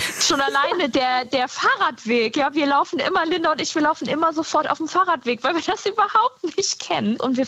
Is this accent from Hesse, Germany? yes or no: no; Adenau, Rhineland-Palatinate, Germany; Also wir sind ja wirklich in der Eifel aufgewachsen, in der Kleinstadt. Ich zum Beispiel in Adenau, direkt am Nürburgring.